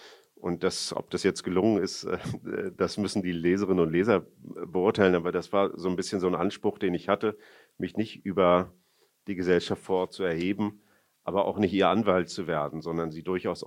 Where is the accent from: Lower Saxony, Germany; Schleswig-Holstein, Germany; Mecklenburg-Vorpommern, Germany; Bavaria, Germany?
Mecklenburg-Vorpommern, Germany; Lüttenklein; ich bin in Lüttenklein aufgewachsen und habe dort 20 Jahre gelebt